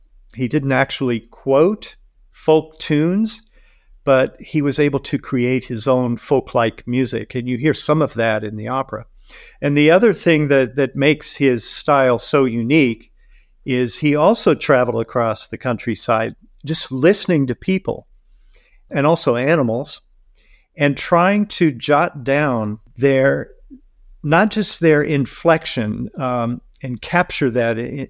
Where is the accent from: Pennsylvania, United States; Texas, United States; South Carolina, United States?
Texas, United States; Dallas; Oh, I was born in Dallas, Texas, and I was raised there. I went directly from there to the Oberlin Conservatory in Ohio.